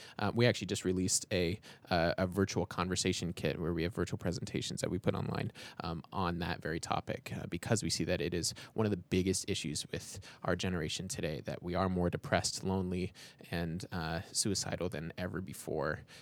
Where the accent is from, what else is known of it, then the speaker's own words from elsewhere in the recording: Colorado Springs, Colorado, United States; I mean, we're from Colorado Springs, and Colorado Springs, pretty affluent area, has one of the highest teen suicide rates in the country.